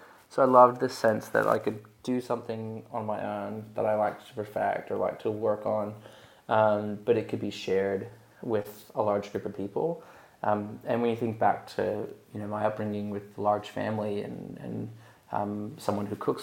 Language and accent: English; United States; moved away; I'm originally from the States, moved out here in 2009 full time.